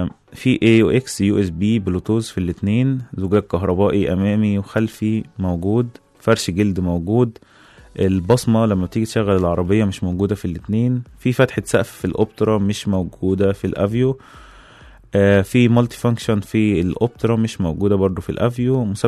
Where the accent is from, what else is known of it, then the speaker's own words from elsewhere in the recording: Egypt; وطبعا عندنا في مصر دي أزمة لأن الطرق عندنا كتير مش كويسة.